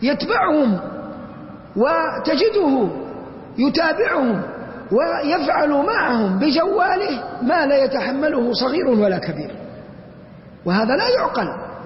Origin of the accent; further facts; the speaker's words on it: Saudi Arabia; أديب عندنا في المملكة العربية السعودية